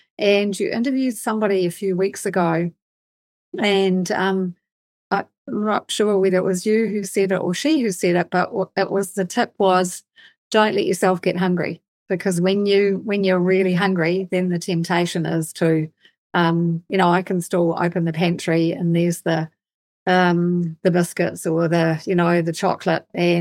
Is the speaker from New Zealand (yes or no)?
yes; New Zealand; I grew up in New Zealand, so we grew up on, you know, like probably like you, Clint, on lamb and meat.